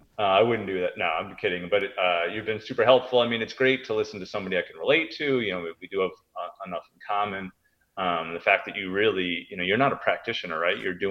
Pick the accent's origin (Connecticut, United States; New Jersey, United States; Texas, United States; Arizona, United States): Connecticut, United States; So I told you I'm from Connecticut originally.